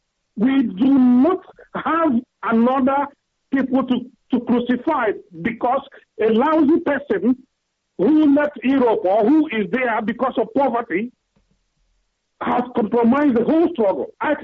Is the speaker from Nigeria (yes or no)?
yes; Owerri, Imo, Nigeria; now in United Kingdom; I come from Ngobala local government, Owerri, in Biafra land.